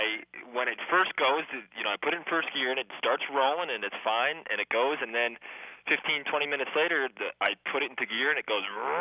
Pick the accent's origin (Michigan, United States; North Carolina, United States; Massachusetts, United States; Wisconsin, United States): Massachusetts, United States; Woods Hole; now in Crestone, United States; I'm actually living in a little town in Colorado right now called Crestone. I'm from Woods Hole, Massachusetts, though, actually, Woods Hole in Cape Cod.